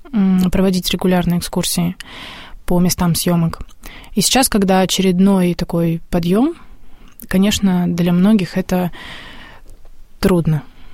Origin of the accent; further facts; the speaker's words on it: Vologda, Vologda Oblast, Russia; Хоть мы и не приехали, да, из Москвы или из Санкт-Петербурга, да, мы с Вологды